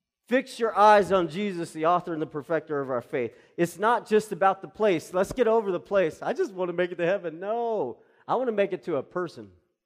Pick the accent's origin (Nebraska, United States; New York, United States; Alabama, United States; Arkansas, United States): Arkansas, United States; So I grew up in Arkansas, so I'm an Arkansas Razorback fan.